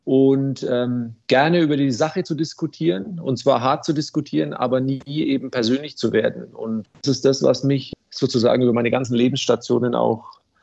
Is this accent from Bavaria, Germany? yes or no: yes; Nuremberg, Bavaria, Germany; accent: Franconian; Ich bin ja in Nürnberg geboren, quasi in Originalfranke. Das R, das kann ich quasi nicht verstecken.